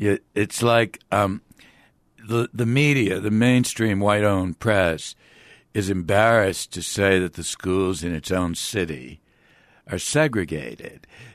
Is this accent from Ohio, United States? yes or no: no; Boston, Massachusetts, United States; I grew up in Boston and went down to Mississippi to save the soul of the South in the civil rights movement